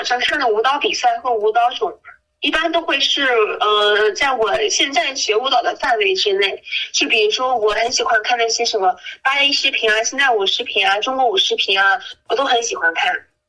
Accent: United States; 我们这些在美国出生美国长大的孩子

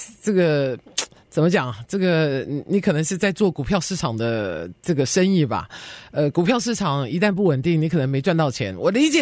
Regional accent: United States; 我们美国人看的是一个结果论

